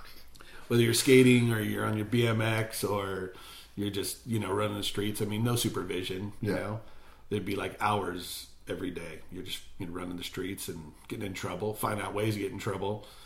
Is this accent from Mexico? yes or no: no; Los Angeles, California, United States; I grew up on the east side of LA, the San Gabriel Valley.